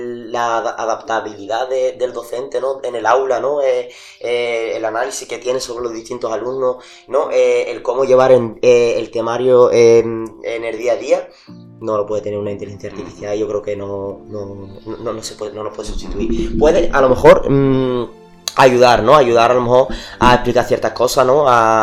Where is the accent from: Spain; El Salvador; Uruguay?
Spain; Coria del Río, Andalusia; now in Cádiz, Spain; me mudé de Corea del Río, que es donde yo nací y crecí, en Sevilla, a Vía Martín, ¿no? Que llevo aquí 6 años. En Cádiz, 3 en Vía Martín y casi 3 ya en Cádiz.